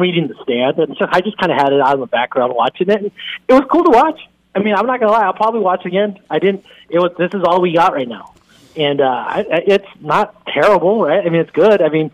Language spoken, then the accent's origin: English; California, United States; I was from Southern California. I didn't know much about Eugene. My whole family lives down there, my cousins, my sisters, and I wasn't really looking.